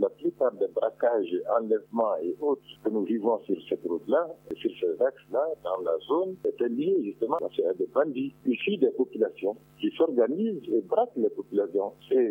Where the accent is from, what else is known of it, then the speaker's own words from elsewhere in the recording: Mali; Chez nous, au Mali et dans toutes les communautés humaines